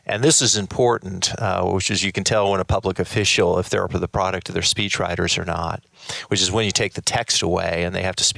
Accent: Richland, Washington, United States; also born or lived in Dallas; So I was born in Dallas, grew up in Washington State, the east side of the state, a city called Richland, and very different than the west side of the state.

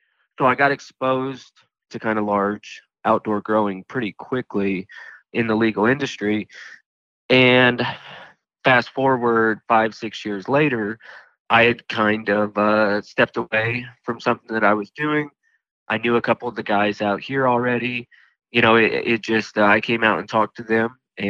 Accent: Indiana, United States; Well, to kind of take it all the way back, I grew up in Indiana in a small farming community.

